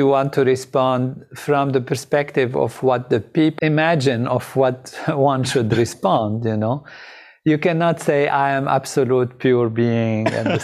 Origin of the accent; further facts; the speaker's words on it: Lebanon; I am originally Lebanese from Lebanon, and I have also French nationality. I grew up at a French school, and there is French in my distant family, so I had the French nationality also.